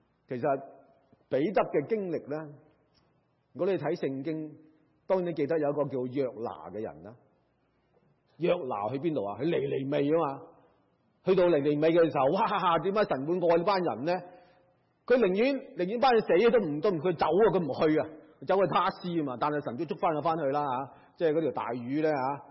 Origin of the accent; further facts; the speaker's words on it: China; 犹太人不吃猪的，但我们中国人哇无猪不欢